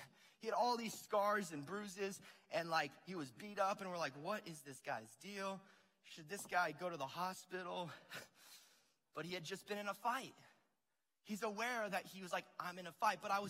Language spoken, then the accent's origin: English; Albuquerque, New Mexico, United States; I mean, we're from Albuquerque. We got the Jackson Gym here.